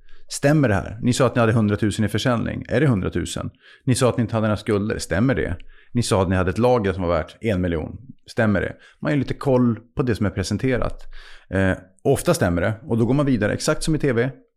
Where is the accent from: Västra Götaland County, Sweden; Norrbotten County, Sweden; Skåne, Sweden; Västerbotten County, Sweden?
Norrbotten County, Sweden; Luleå; Jag är född i Luleå, uppvuxen på 80-talet.